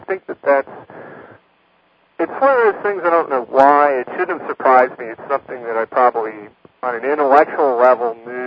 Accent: Virginia, United States; also born or lived in Idaho / Washington; since I'm originally from Virginia, but since I've lived in the West, I've lived in eastern Idaho, and I've lived in eastern Washington.

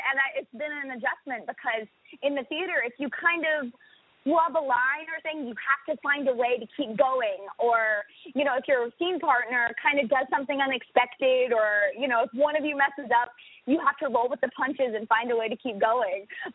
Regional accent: Birmingham, Alabama, United States; now in Los Angeles, United States; So I was doing kind of community theater in my hometown in Birmingham, Alabama.

